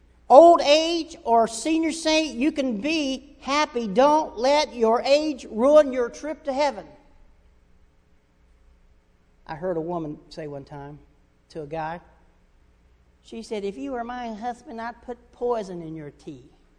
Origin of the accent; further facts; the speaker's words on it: North Carolina, United States; Growing up in North Carolina, divorce was a word you very rarely heard. And if you did hear it, it was whispered in secret. And then we moved to Florida